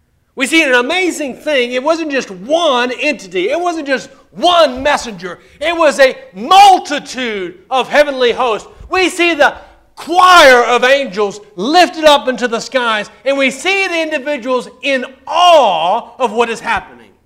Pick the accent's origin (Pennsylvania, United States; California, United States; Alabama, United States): Alabama, United States; mainly because I'm from Alabama, and we're not very wise down there.